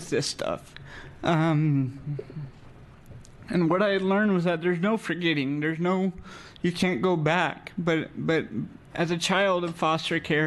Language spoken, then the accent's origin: English; Hubbard, United States; I'm from Hubbard.